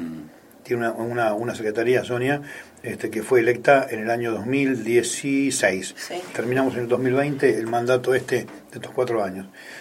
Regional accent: Argentina; Ahora, ¿qué somos, tontos los argentinos?

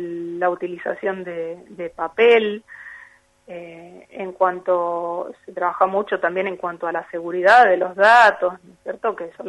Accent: Luján, Buenos Aires Province, Argentina; De Luján, estuve muchos años

